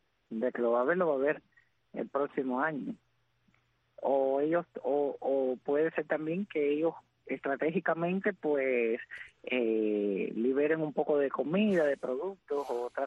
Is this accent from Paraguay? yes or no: no; Cuba